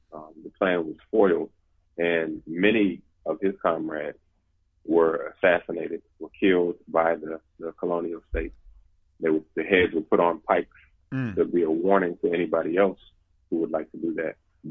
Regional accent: Gulf Coast, United States; born there; I was born in the United States, in the occupied territory of the United States. And I was born on the Gulf Coast.

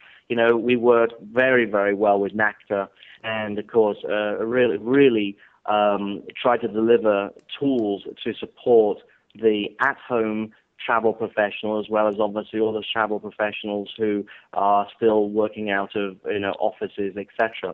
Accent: England, United Kingdom; and I'm English, so the expression was, if you count the pennies, they make the pounds.

